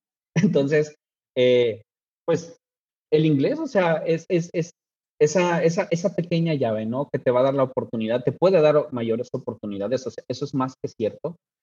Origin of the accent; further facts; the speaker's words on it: Mexico; okay, como mexicano, a veces no tenemos o no percibimos o quizá no obedecemos tantas reglas